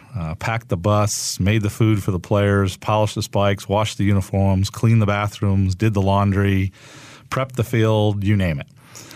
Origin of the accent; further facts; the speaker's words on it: Bristol, Connecticut, United States; The Bristol Red Sox were the AA Eastern League affiliate of the Boston Red Sox, and they were in my hometown.